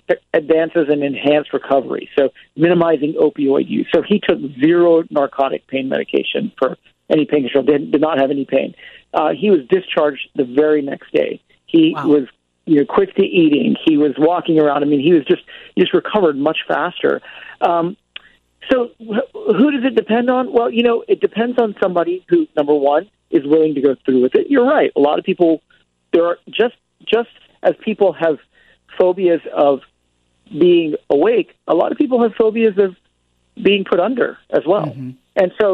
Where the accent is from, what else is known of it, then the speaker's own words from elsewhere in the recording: Irmo, South Carolina, United States; I'm from Irmo, South Carolina, so I listen to country music